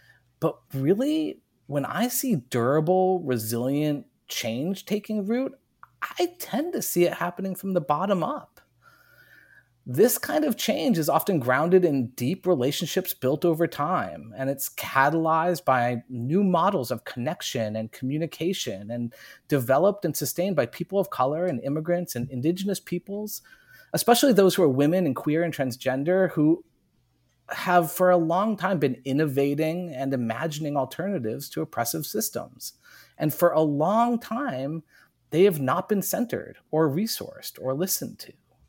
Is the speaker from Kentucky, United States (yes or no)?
no; New York, United States; now in Northampton, United States; I grew up in the Finger Lakes and went to college around the Adirondack Mountains.